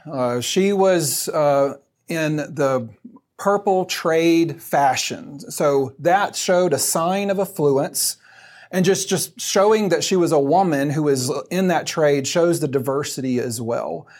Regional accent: Georgia, United States; I'm from Georgia, so anytime I see the Bulldog G, I'm just drawn to it.

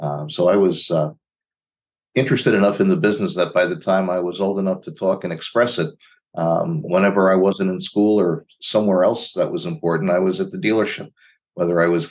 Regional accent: Northeast, United States; originally I'm still from the New York, New England area.

